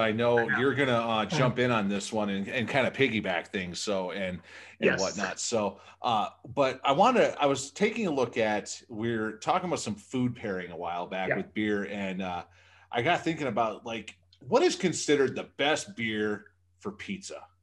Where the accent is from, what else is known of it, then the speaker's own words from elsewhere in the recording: Michigan, United States; I grew up in Michigan. I pay attention to what's going on in Michigan.